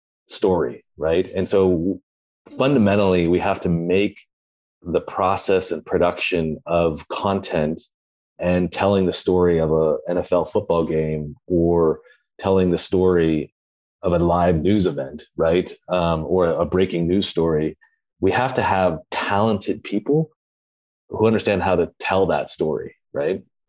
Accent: Santa Cruz, California, United States; now in Los Angeles, United States; I grew up in Santa Cruz, California, so I've been surfing for most of my life, but I live down in the South Bay in Los Angeles.

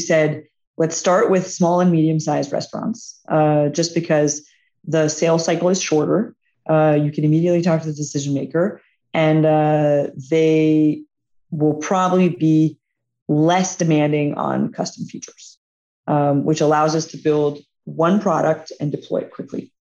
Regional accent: Atlanta, Georgia, United States; So Atlanta is a great example. So it's also where our headquarters is. It's my hometown.

